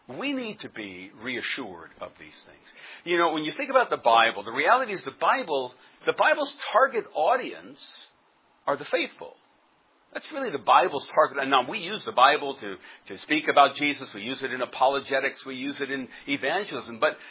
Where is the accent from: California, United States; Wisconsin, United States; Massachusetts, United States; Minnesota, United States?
Massachusetts, United States; Webster; I'm from Webster, Massachusetts.